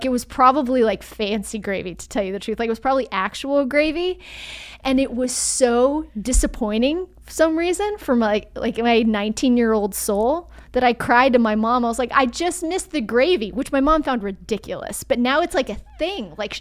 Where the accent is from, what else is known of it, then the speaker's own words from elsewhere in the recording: Colorado, United States; I went to school in Michigan. I was from Colorado.